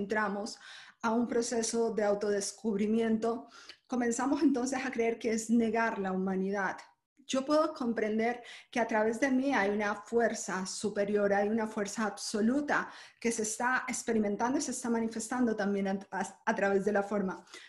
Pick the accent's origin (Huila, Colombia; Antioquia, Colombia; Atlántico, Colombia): Huila, Colombia; Nací en Colombia, de hecho en un pueblito que se llama Colombia, que no se conoce ni los colombianos lo conocen, en medio de piedras y río